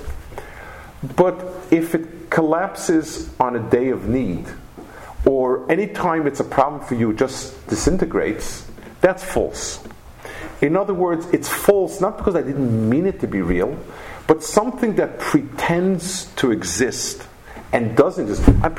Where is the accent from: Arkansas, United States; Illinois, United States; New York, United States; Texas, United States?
New York, United States; I grew up in Lower East Side.